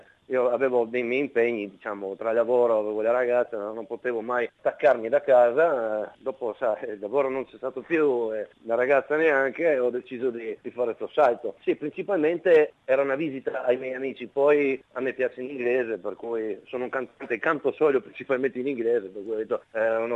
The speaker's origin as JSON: {"language": "Italian", "town": "Muggia", "region": "Friuli-Venezia Giulia", "country": "Italy", "lives_now": "Australia", "said": "Sono di Trieste, esattamente, di Muggia, proprio l'ultima città prima della Slovenia."}